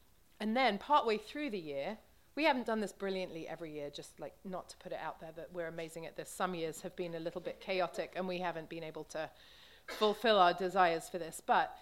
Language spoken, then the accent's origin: English; England, United Kingdom; accent: English; So hopefully my English accent will keep you awake well enough to get us through this last amazing chapter and verses that we're going to look at.